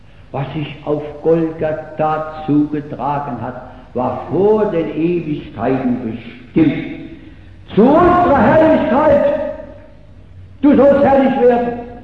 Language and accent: German; Rhineland, Germany; War ein Sachse dabei, ein Schwabe und ich als Rheinländer.